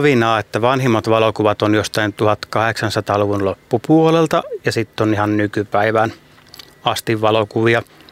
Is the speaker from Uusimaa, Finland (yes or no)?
no; Joutseno, South Karelia, Finland; minä olen itse kotoisin Joutsenon nimisestä kylästä, mikä on Etelä-Karjalassa, että minun suvussa on aina puhuttu paljon romaanikieltä, että mummon kanssa puhun sitä todella paljon.